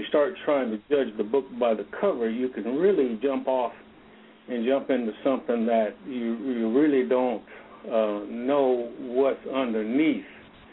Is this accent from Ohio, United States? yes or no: yes; Ohio, United States; I grew up in Ohio, a farm kid, and my parents and my grandparents taught me a lot about this thing